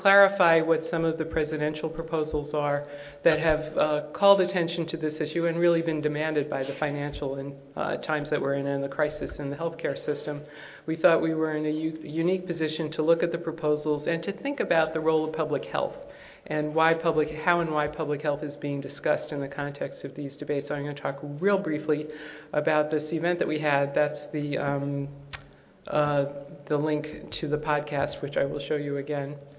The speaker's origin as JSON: {"language": "English", "region": "California", "country": "United States", "said": "I'm from California."}